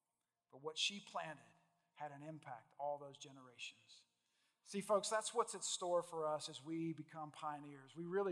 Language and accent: English; Louisville, Kentucky, United States; I'm from Louisville.